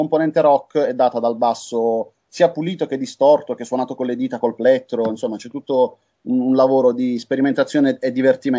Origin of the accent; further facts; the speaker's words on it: Apulia, Italy; noi abbiamo iniziato a suonare in Puglia, siamo cresciuti in Puglia anche musicalmente